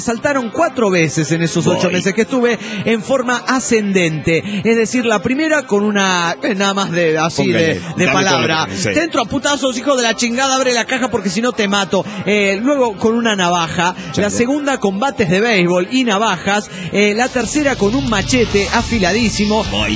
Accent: Atoyac de Álvarez, Guerrero, Mexico; de Otoyac, de Álvarez, Guerrero, México.

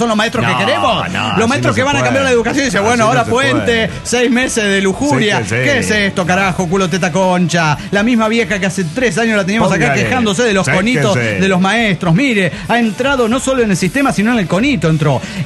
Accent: Tarija, Bolivia; soy de Tarija, estoy en gastronomía

